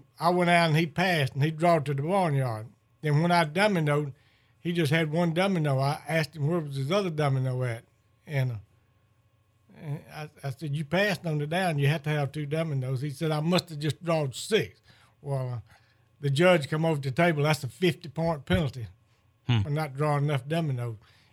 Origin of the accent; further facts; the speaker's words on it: Tallahassee, Florida, United States; I was raised, I was raised on Skinnakle in Tallahassee.